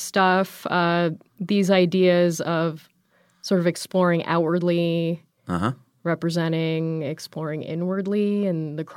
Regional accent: California, United States; also born or lived in Philippines / Virginia; lived in California as a kid, moved to Virginia.

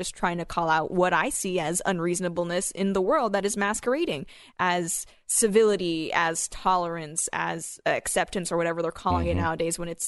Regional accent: Hong Kong; I grew up in Hong Kong when it was currently a colonial power. I mean, between Hong Kong and Canada, it's kind of like I'm British adjacent, I guess.

